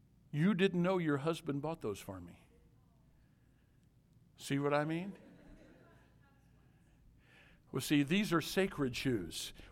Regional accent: Illinois, United States; Where I grew up in Southern Illinois, I would never, ever wear a pair of shoes like I wear here or there.

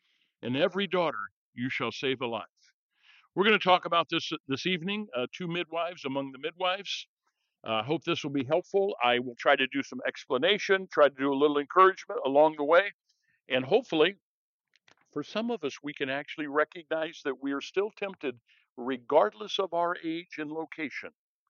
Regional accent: Midwest, United States; Secondly, Yankees were people from New England. I'm from the Midwest.

